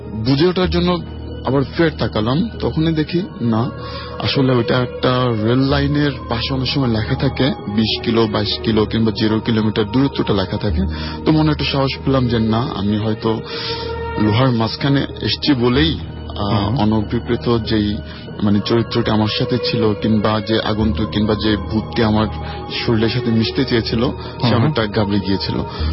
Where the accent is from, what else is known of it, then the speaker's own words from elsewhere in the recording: Chittagong, Chittagong Division, Bangladesh; আমি চট্টগ্রাম বিশ্ববিদ্যালয় থেকে এসেছি। আমার বেড়ে ওঠা, বড় হওয়া, আমার পড়াশোনা সবকিছু চট্টগ্রাম বিশ্ববিদ্যালয় ক্যাম্পাসেই।